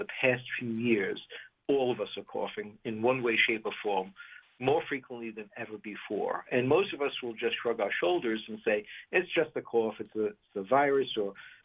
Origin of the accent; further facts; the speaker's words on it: Brooklyn, New York, United States; Well, I know that my accent might give me away, but I grew up in Brooklyn